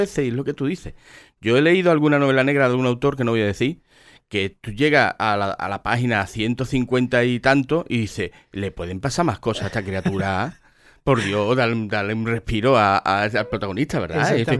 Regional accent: Cádiz, Andalusia, Spain; now in El Puerto de Santa María, Spain; yo soy de Cádiz, en que llevo mucho tiempo viviendo en el puerto, el puerto ese también gaditano

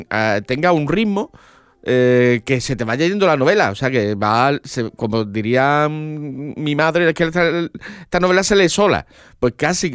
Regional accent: Cádiz, Andalusia, Spain; porque además yo soy de Cádiz y hay cosas que...

